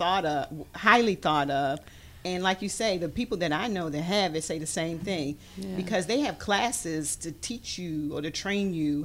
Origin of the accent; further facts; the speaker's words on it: Maryland, United States; I'm from Maryland, but not from Baltimore, even though I claim Baltimore as my second home.